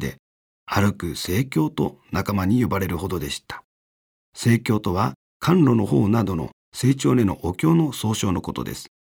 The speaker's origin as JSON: {"language": "Japanese", "town": "Iwakuni", "region": "Yamaguchi", "country": "Japan", "said": "そこで私は同じ山口県岩国出身の親友と出会いました。"}